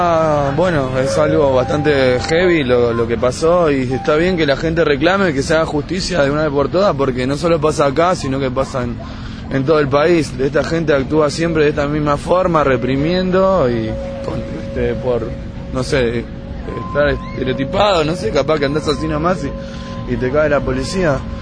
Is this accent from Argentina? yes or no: yes; Río Gallegos, Santa Cruz, Argentina; De Río Gallegos.